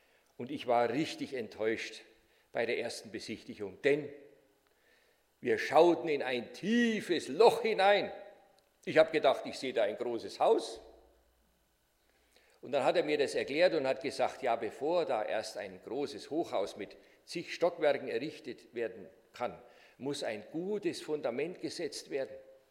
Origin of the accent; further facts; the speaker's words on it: Nuremberg, Bavaria, Germany; born there; Wie ihr vielleicht am Dialekt feststellen könnt, komme ich nicht hier aus der Gegend. Ich bin in Nürnberg geboren, man kann ja nichts dafür, wo man geboren ist.